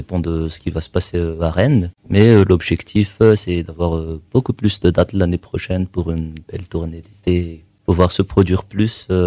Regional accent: Antananarivo, Analamanga, Madagascar; On vient du centre.

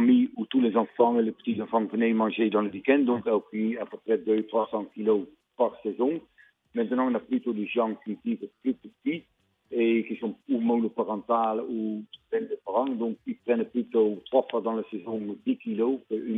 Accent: Netherlands; now in France; Oui, je suis origine de la Hollande, donc il y a 40 ans, je suis venu avec mes frères s'installer ici dans le sud.

